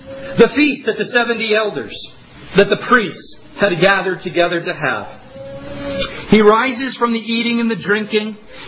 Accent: New York, United States; Sorry, most of you would say written. I'm from New York.

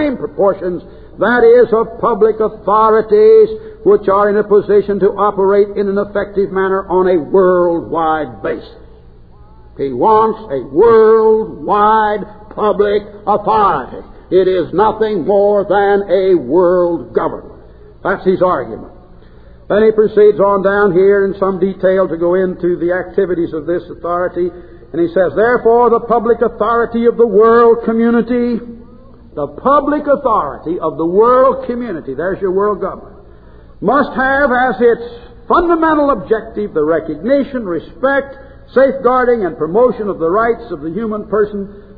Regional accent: United States; As a Catholic, I'm proud of it. And as an American, I've learned from it.

